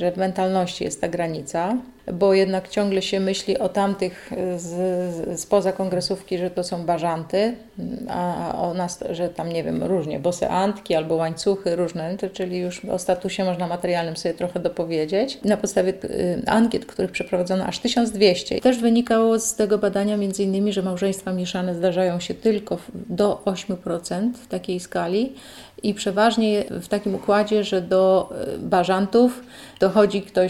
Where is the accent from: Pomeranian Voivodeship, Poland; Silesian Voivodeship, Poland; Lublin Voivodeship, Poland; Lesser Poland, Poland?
Pomeranian Voivodeship, Poland; now in Greater Poland Voivodeship, Poland; Przyjechałam tu z Pomorza i no, wszystko mnie zaskoczyło, bo wszystko było inne